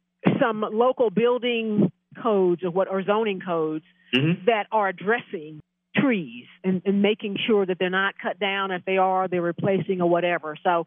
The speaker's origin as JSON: {"language": "English", "town": "Austin", "region": "Texas", "country": "United States", "tie": "born or raised there", "said": "We have that issue in my hometown of Austin, Texas."}